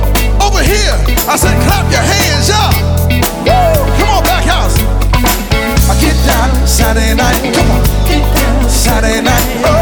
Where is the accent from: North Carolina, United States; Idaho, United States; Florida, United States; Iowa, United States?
North Carolina, United States; I come all the way from North Carolina of the USA, and this is how we do.